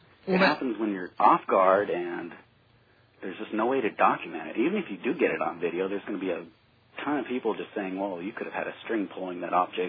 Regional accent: United States; born there; I keep up with the TV and what goes on in the States. I'm American by birth, so... I'm still in touch with a lot of people over there.

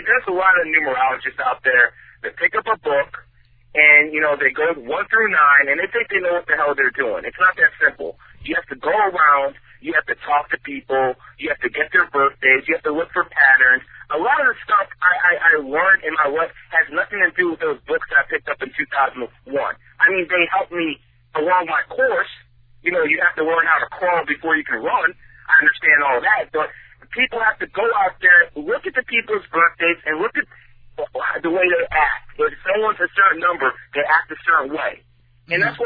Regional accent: Cleveland, Ohio, United States; I decided to go to my hometown sports teams, the Cleveland Indians, the Cleveland Browns, and the Cleveland Cavs

